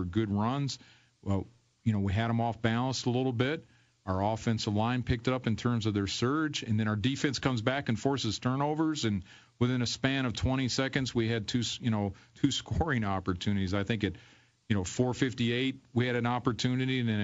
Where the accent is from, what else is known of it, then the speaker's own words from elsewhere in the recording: Detroit, Michigan, United States; the Lions won, which was good because I'm from Detroit, and we beat Green Bay